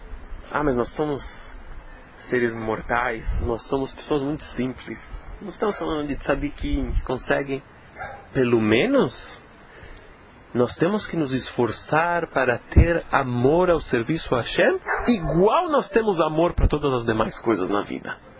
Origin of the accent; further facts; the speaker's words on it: Brazil; Eu sou brasileiro.